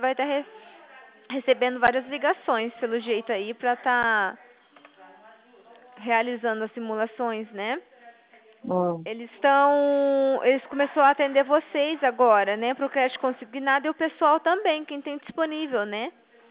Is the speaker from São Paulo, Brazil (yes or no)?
no; Maringá, Paraná, Brazil; sou de Maringá.